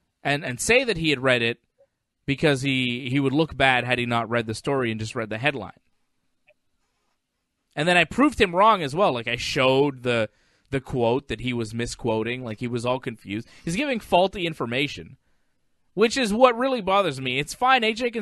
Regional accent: Canada; I'm Canadian, but I'm a combat sports guy over everything.

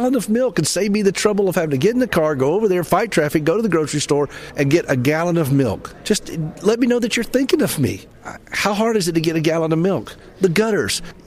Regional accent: Nashville, Tennessee, United States

